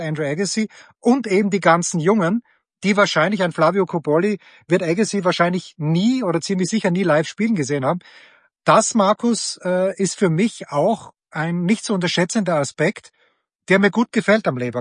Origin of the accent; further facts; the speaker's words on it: Austria; früher in Österreich hatten wir einmal im Jahr in dem traurigen Bezirk, wo ich herkomme, die sogenannte Leistungsschau